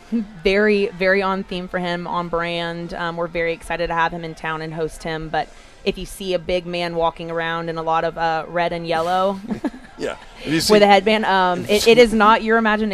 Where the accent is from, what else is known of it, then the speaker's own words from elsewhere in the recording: Tampa, Florida, United States; I'm from the Tampa area.